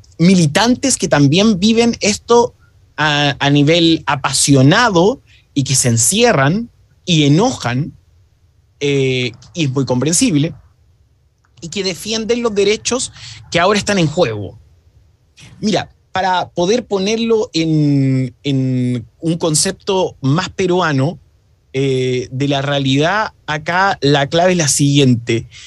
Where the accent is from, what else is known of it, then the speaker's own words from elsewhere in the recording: Chile; nosotros como chilenos somos sumamente isleños.